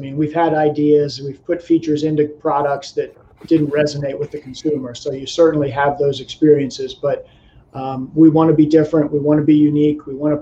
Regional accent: Pennsylvania, United States; also born or lived in Florida; I think growing up in Pennsylvania, you know, you grow up on bent grass greens. It's kind of who you are. I have lived in Florida for a number of years

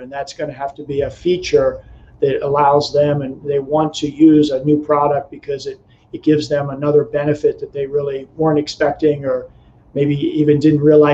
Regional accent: Pennsylvania, United States; also born or lived in Florida; I think growing up in Pennsylvania, you know, you grow up on bent grass greens. It's kind of who you are. I have lived in Florida for a number of years

